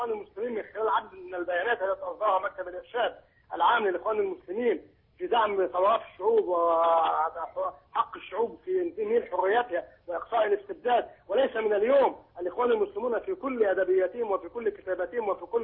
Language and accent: Arabic; Egypt